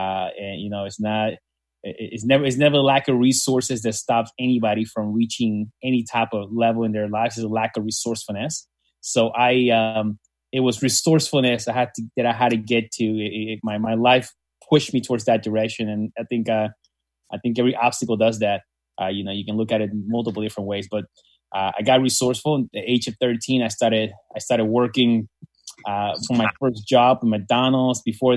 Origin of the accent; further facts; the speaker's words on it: San Juan, Puerto Rico; also born or lived in Dallas; I was born in San Juan, Puerto Rico. I have five brothers, one sister. We were poor, grew up in the ghetto in Puerto Rico.